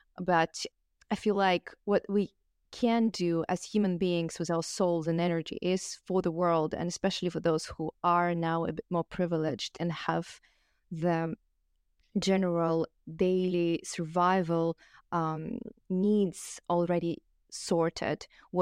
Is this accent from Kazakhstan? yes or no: yes; Kazakhstan; And I come from Kazakhstan.